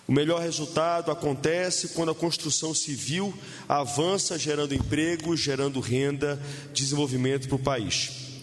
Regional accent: Brazil; Eu, como brasileiro, só temos a agradecer ao senhor pelo que o senhor tem feito pelo nosso país

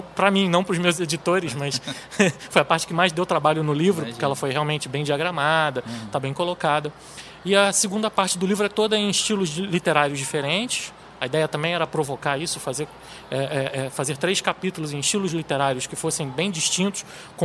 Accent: Niterói, Rio de Janeiro, Brazil; como eu sou de Niterói, né, e gosto muito de relembrar os fatos que marcaram a história da região

